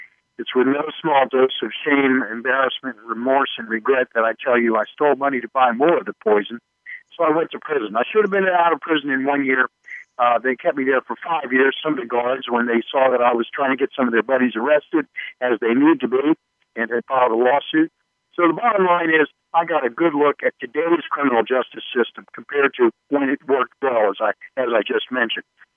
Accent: Dover, Delaware, United States; I grew up here in Dover, Delaware

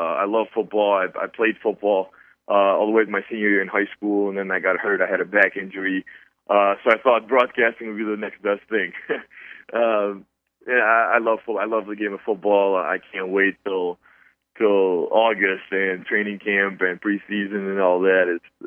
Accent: Detroit, Michigan, United States; now in Los Angeles, United States; I think I'm a Detroit Lions fan because I grew up in Detroit, so I'm a Lions fan all the way.

